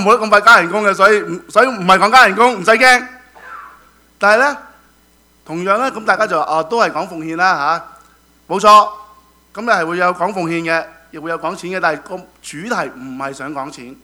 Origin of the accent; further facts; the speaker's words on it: Hong Kong; 所以我们香港人就变了英国的殖民地，所以我感恩了，我是殖民地出世 的人了，那就受了英国教育了